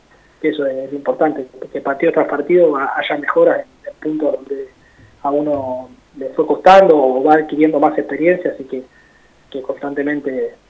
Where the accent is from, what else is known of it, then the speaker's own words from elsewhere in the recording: La Plata, Buenos Aires Province, Argentina; Yo soy acá de La Plata y eso se vive con naturalidad